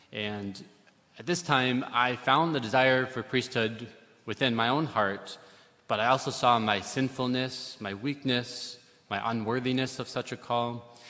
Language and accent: English; Fowler, United States; So I come from Fowler, along with Father Matthias, you know, the land flowing with milk and honey, where everyone drinks holy water